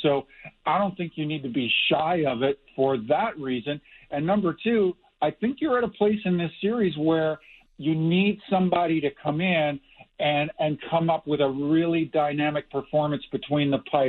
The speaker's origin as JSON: {"language": "English", "town": "Kamloops", "region": "British Columbia", "country": "Canada", "tie": "born or raised there", "said": "I'm from Western Canada, grew up in a little town called Kamloops, British Columbia"}